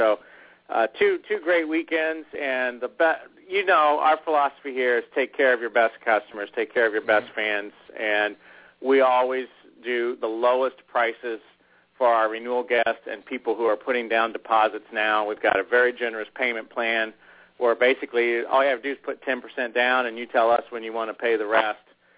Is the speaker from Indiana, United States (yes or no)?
yes; Indiana, United States; growing up in Indiana, just a huge race fan